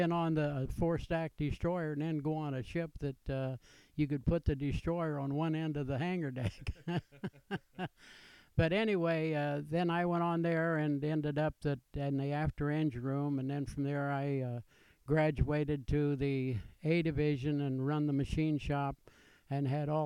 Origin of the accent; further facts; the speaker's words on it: Stockdale, Kansas, United States; born there; Well, I was born in Stockdale, Kansas, and I was number 9 of the 10 children in our family.